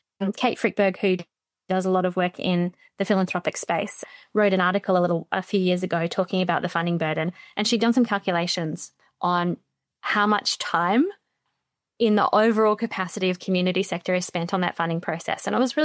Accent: Brisbane, Queensland, Australia; moved away as an adult; now in Porirua, New Zealand; I grew up in Brisbane, actually, in Australia. And I moved to Aotearoa, to Dunedin, actually, in my early 20s

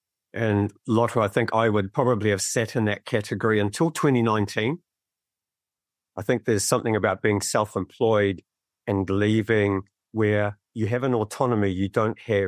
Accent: Gisborne, New Zealand; and I grew up in Gisborne for the most part.

